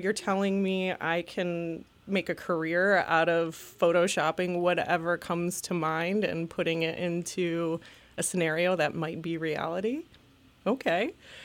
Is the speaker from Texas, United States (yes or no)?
no; Elmira, New York, United States; No, I'm from Elmira, New York, okay. Upstate New York.